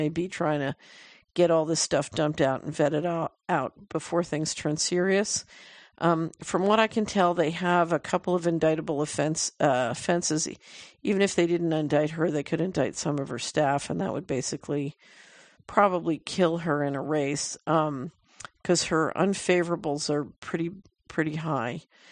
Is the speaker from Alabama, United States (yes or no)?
no; Philadelphia, Pennsylvania, United States; also born or lived in New York; I grew up in Philadelphia and lived in New York for 11 years.